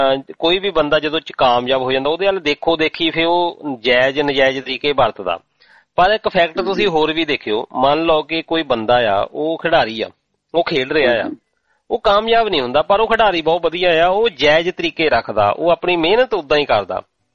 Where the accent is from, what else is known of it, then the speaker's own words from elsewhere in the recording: Jalandhar, Punjab, India; ਸਾਡੇ ਇਲਾਕੇ ਦੇ ਵਿੱਚ ਹਾਕੀ ਦਾ ਬੜਾ ਰੁਝਾਨ ਹੁੰਦਾ ਸੀ ਭਾਵੇਂ ਗਰਾਊਂਡਾਂ ਇੰਨੇ ਲੈਵਲ ਦੀਆਂ ਨੀ ਹੈਗੀਆਂ ਪਰ ਫੇਰ ਵੀ ਖੇਡਦੇ ਆ ਜਲੰਧਰ ਜ਼ਿਲ੍ਹੇ ਦੇ ਵਿੱਚ